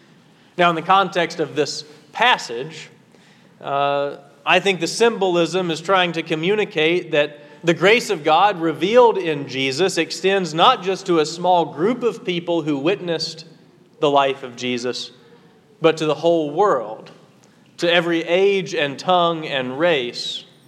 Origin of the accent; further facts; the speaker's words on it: Southern Appalachia, United States; accent: southern Appalachian; moved away; Now, years away from home have worn down my own accent from southern Appalachia, but this guy would stand there and talk to me as if he's